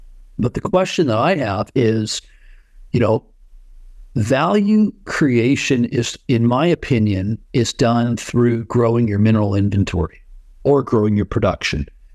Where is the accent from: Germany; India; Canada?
Canada; Vancouver, British Columbia; I was born and raised in Vancouver, BC.